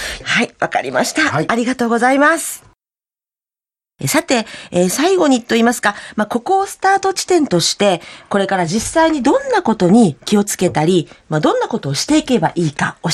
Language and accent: Japanese; Kansai, Japan; now in Aomori, Japan; 私関西出身なんですけど、やっぱ薄味と言われてて、関西はね。